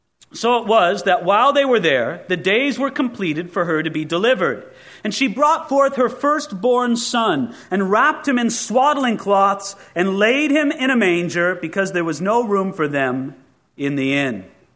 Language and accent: English; Simi Valley, California, United States; I get that about Simi Valley when I tell people that I'm from Simi Valley.